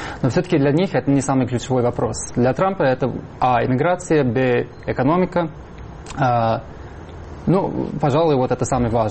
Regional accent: New York, United States; Вот я сам из Нью-Йорка, например.

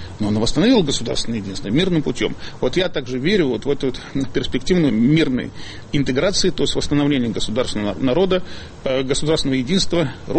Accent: Belarus; Я, скажем, белорус, я русский белорус, этнически русский, поскольку это народность.

